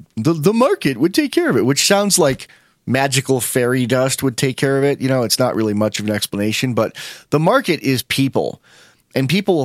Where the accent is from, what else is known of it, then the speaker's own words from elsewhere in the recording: Wyoming, United States; And I said, that's not huge, man. I'm from Wyoming. That's someone's front yard here.